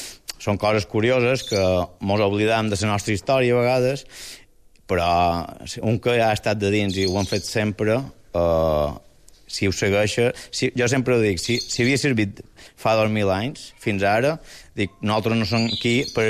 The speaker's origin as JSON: {"language": "Catalan", "region": "Balearic Islands", "country": "Spain", "tie": "born or raised there", "said": "nosaltres, com que som pagesos de Socarrel, el que tenim, sobretot el que tenien a Mallorca, era parcel·les petites"}